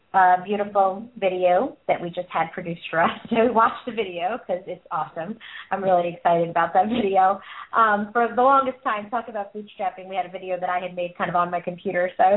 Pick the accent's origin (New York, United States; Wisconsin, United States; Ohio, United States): New York, United States; I'm from New York, so you know it's like crazy how much things